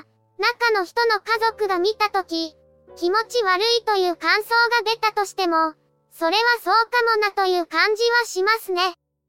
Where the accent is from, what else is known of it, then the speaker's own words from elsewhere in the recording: Fukuoka, Japan; also born or lived in Niigata; 生まれは新潟市内です。父親が当時新潟で働いていたので、そこで中の人が生まれたわけですけど、すぐに再度転勤で福岡に戻って以来